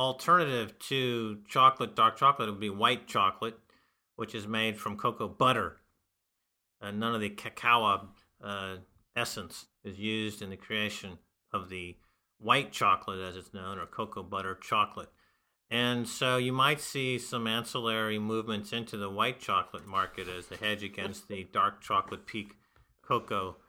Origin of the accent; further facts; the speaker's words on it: East Coast, United States; living in New York, the East Coast, as we know, we were raised in the East Coast of America